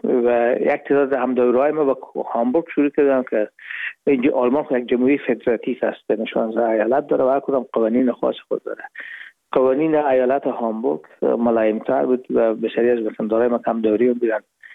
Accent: Herat, Afghanistan; moved away as an adult; also born or lived in Pakistan; now in Hamburg, Germany; از هرات از طریق زمینی داخل مرز ایران شدیم، از مرز ایران گذشتیم و داخل پاکستان و از پاکستان و قاچقی آمدیم به آلمان.

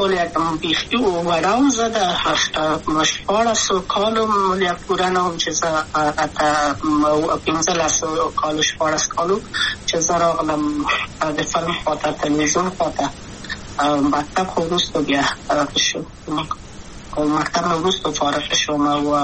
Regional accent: Kabul, Afghanistan; also born or lived in Maidan Wardak; د پلار مې د وردګو ولایت ته خلیګنسه کې دلې د کابل په تختپل سیمه کې یم، او لویا شویم کابل که یم.

